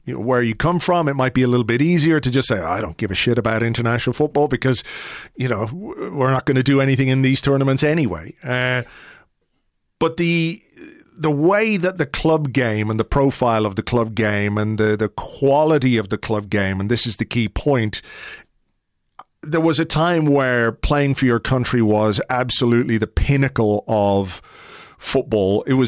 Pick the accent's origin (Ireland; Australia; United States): Ireland; I mean, objectively, I'm an Irishman here.